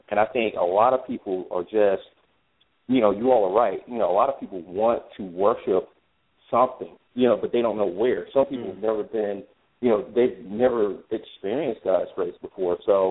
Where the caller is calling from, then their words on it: Spartanburg, South Carolina, United States; Oh, I'm calling from South Carolina, Spartanburg.